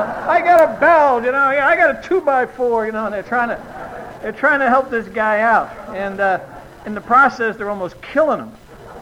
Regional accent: New York, United States; I'm originally from New York and grew up in one of those neighborhoods where you say, how far is it to the subway?

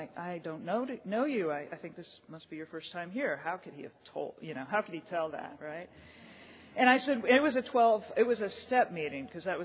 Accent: Greenville, South Carolina, United States; I'm from the Greenville, South Carolina area. My home group is the Pass It On group in Walhalla, South Carolina.

